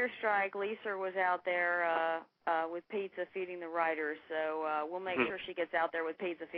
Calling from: North Carolina, United States; I'm calling from North Carolina.

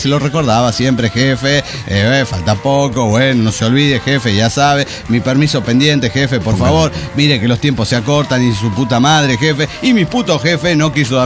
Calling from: Cochabamba, Bolivia; de Cochabamba, Bolivia.

